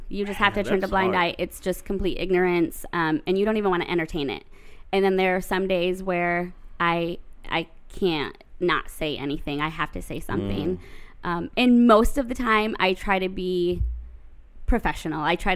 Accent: Greenville, Michigan, United States; I grew up in Greenville, Michigan, which is about 45 minutes north of here.

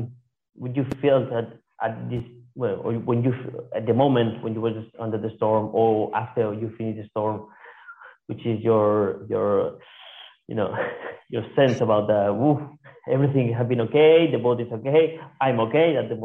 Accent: Palma, Balearic Islands, Spain; well, I can say that because I'm from Palma

